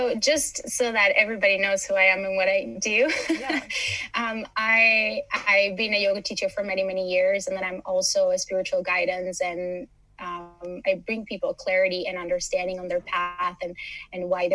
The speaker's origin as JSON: {"language": "English", "country": "United States", "also_born_or_lived": "Los Angeles", "lives_now": "Malmö, Sweden", "said": "I come from Miami, from LA, from very busy cities. And Malmo has been a very nice place to land"}